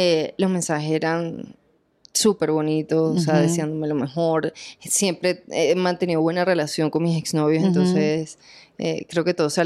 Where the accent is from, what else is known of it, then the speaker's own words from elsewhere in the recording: Venezuela; moved away as an adult; now in Colombia; A mí me preocupó cuando llegué a Colombia, que, claro, vengo de Venezuela a protagonizar